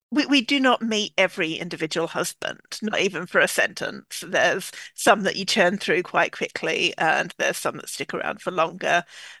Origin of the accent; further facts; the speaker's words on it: Australia; now in London, United Kingdom; I'm Australian and we don't have attics there. So I live in London now.